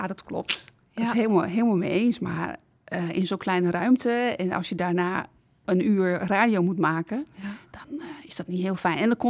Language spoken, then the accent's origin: Dutch; Drachten, Friesland, Netherlands; Ik kom zelf uit Drachten, uit Groningse ouders. Ik ben wel Friestalig opgevoed in zoverre. Op school heb ik Friese les gehad, kan het ook wel lezen. Maar ik praat het niet en dat is hetzelfde met het Gronings. Ik kan het prima verstaan.